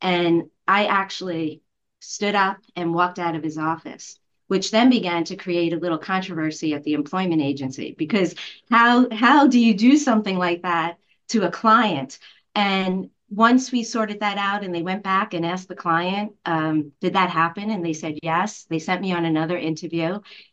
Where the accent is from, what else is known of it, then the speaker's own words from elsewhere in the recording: Brooklyn, New York, United States; For me, as a young girl growing up in Brooklyn and going to high school in Coney Island, there were a few obstacles I faced, especially access to education.